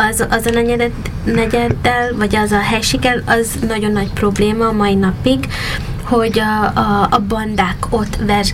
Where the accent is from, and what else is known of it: United States; born or raised there; now in Hungary